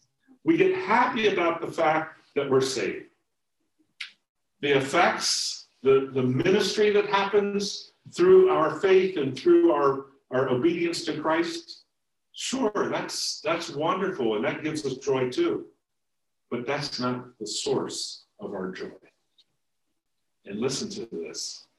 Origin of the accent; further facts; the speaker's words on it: Homestead, United States; I grew up in Homestead.